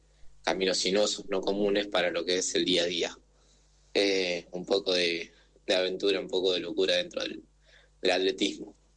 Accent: Coronel Pringles, Buenos Aires Province, Argentina; now in Bahía Blanca, Argentina; Yo soy atleta de la localidad de Coronel Pringles. Actualmente me encuentro bien en Bahía Blanca, de todas formas. Estoy radicado acá, pero soy de Pringles, represento a Pringles en cada competencia.

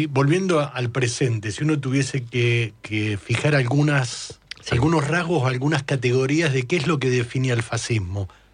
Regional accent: Quilmes, Buenos Aires Province, Argentina; Somos bastante los quilmenios, pero yo soy de Quilmes también

